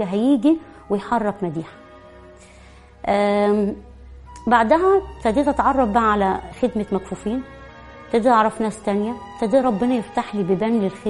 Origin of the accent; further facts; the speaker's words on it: Asyut, Asyut Governorate, Egypt; والدكتور ده كان مشهور عندنا في اسيوط